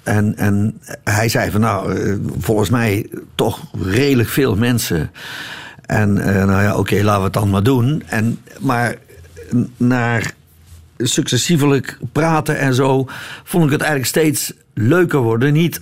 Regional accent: Eindhoven, North Brabant, Netherlands; in Brabant, ik ben in Eindhoven geboren en getogen

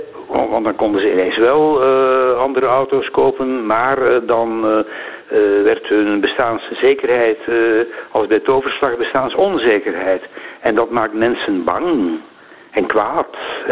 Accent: East Germany, Germany; Dutch is a second language; Ja, ik kom uit Oost-Duitsland en daar zijn een heleboel mensen weggevlucht.

